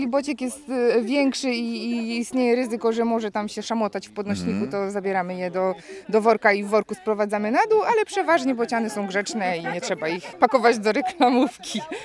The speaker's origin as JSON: {"language": "Polish", "town": "Tricity", "region": "Pomeranian Voivodeship", "country": "Poland", "said": "Nie, jesteśmy tutaj z Trójmiasta"}